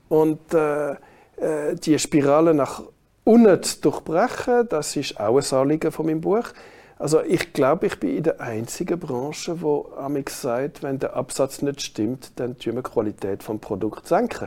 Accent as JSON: {"language": "German", "region": "Fribourg", "country": "Switzerland", "tie": "born or raised there", "said": "Darf ich das Beispiel von meiner Heimatstadt Freiburg anführen?"}